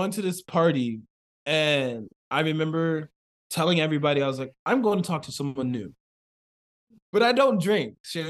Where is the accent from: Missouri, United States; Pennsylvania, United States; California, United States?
Pennsylvania, United States; Wilkinsburg; Like I come from Wilkinsburg, Pennsylvania, and I got cool, you know?